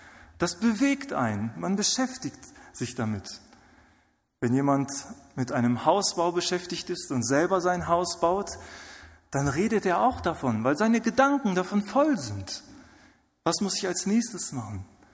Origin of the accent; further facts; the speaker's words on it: Germany; Ich komme aus Deutschland.